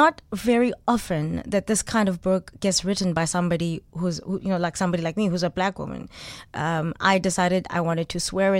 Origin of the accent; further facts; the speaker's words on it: Soweto, Gauteng, South Africa; I'm a product of South Africa. This is where I am. I'm from Soweto in Johannesburg, where I had to take a 2-hour taxi ride to go to the other side, which is the northern suburbs